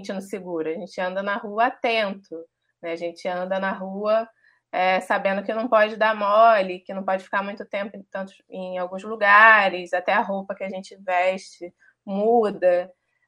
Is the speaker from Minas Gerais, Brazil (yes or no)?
no; Maricá, Rio de Janeiro, Brazil; now in Rio de Janeiro, Brazil; Eu cresci numa cidade pequena, em Maricá, que é aqui na região metropolitana. E aí, eu vim para o Rio com 19 anos, quando vim fazer a faculdade. Então, eu estou com 31, eu estou há 12 anos aqui.